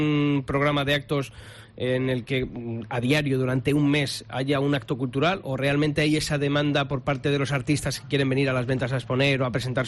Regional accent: Castile and León, Spain; Los que somos de Castilla, claro, es lo que tenemos, ¿eh?

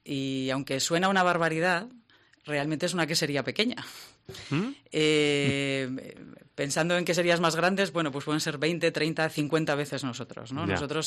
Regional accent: La Rioja, Spain; nosotros somos riojanos.

